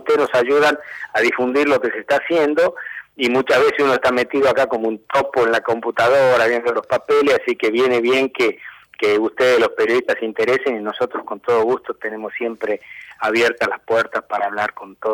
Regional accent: Tucumán, Argentina; yo soy tucumano, hago la aclaración

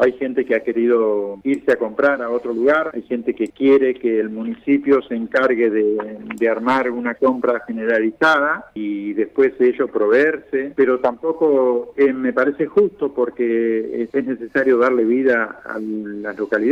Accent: Argentina

